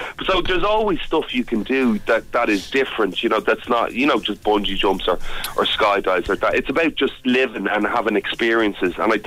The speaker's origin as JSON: {"language": "English", "country": "Ireland", "said": "I'm from Rough Ireland."}